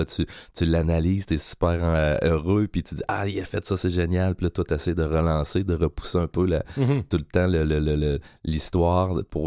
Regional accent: Rimouski, Quebec, Canada; Moi, je viens de Rimouski, oui.

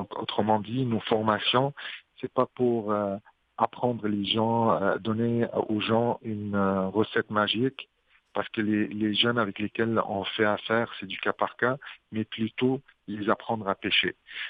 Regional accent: Tunisia; même dans mon pays d'origine, je suis originaire de la Tunisie.

